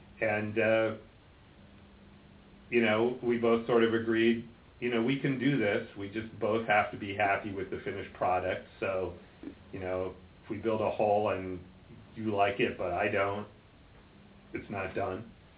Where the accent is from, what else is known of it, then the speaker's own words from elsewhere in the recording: New York, United States; I mean, I grew up outside of New York, and I've spent a lot of time around Shinnecock Hills and the National Golf Links